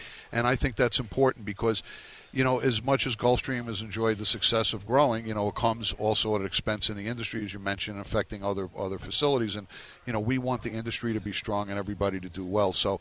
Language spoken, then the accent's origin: English; Miami Beach, Florida, United States; been here since I'm 14 years old and, you know, kind of watch how the geography has changed. When I grew up here in Miami Beach in the 70s